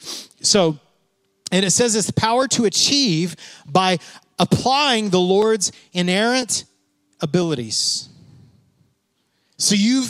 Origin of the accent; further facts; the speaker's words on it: Texas, United States; because I'm from West Texas, and that's still on me sometimes